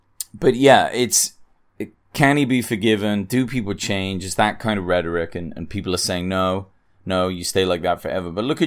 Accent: England, United Kingdom; now in United States; I know I'm English, so coming from me doesn't mean as much, and maybe I shouldn't be saying it, but I've lived in the US a long time. I'm a citizen.

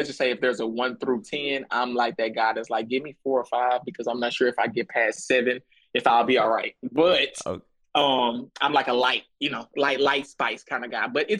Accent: Texas, United States; But my version on the down south tip and being from Texas would be, you know, spicy, having flavor.

